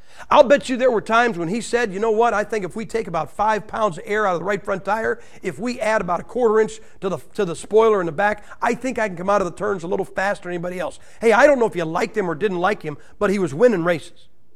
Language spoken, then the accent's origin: English; Ohio, United States; I told you, I'm from Nassau, Ohio. That's where football got its start.